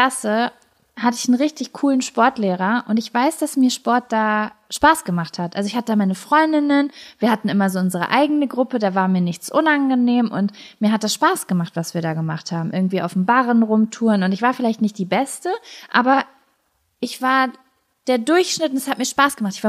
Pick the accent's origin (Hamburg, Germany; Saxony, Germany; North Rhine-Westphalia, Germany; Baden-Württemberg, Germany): North Rhine-Westphalia, Germany; Lübbecke; Ich war als Kind im Schwimmverein. Neptun Lübbecke, E.V. Ja, nicht lange. Ich war ja in jedem Verein in und um Lübbecke, ne?